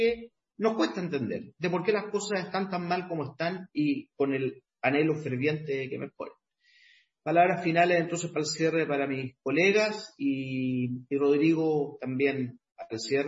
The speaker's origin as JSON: {"language": "Spanish", "country": "Chile", "said": "Digo triste porque qué poco solidarios somos nosotros los chilenos."}